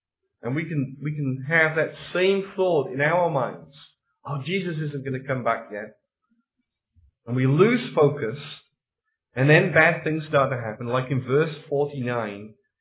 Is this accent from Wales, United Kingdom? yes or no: yes; Wales, United Kingdom; the ecclesia I grew up in South Wales was quite different from that.